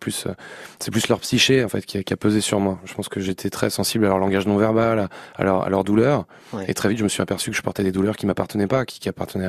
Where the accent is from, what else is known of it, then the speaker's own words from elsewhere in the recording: Lillebonne, Normandy, France; j'ai grandi à Lillebonne, une ville de Haute-Normandie que j'aime beaucoup.